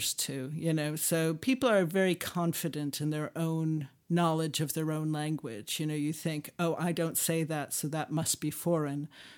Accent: United States; now in United Kingdom; when I came over here and found that a lot of the rules that I'd been taught in school in America as being proper English were not the way people use language over here.

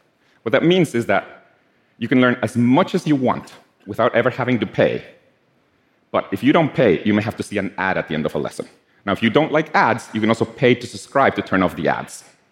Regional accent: Guatemala; So, I'm from Guatemala. So Guatemala is right below Mexico.

